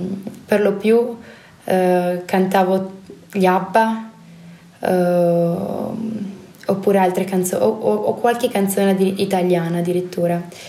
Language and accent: Italian; South Korea; Italian is a second language; now in Italy; una cosa che io adoro moltissimo e che è molto difficile da trovare da dove vengo io. È molto, molto popolare andare a cantare nei karaoke in Corea.